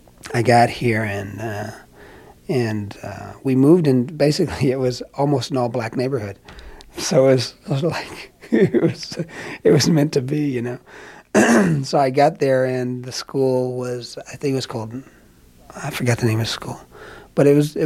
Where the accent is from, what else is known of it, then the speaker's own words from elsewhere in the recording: Chicago, Illinois, United States; And by the time I moved to Chicago, it was just me and my my mom and my five sisters. So we grew up on the Nelson Algren's neighborhood, as a matter of fact.